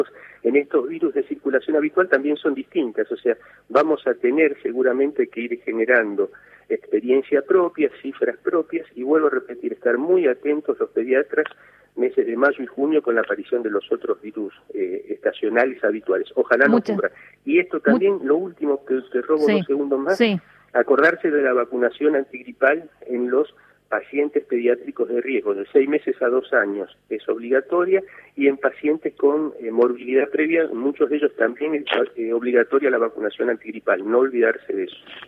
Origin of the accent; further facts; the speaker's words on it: Rosario, Santa Fe, Argentina; Yo soy de Rosario